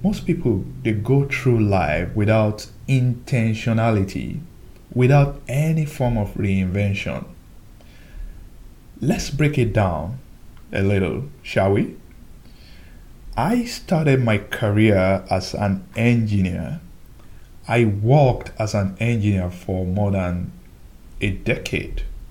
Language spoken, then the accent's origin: English; Nigeria; While I was growing up in Nigeria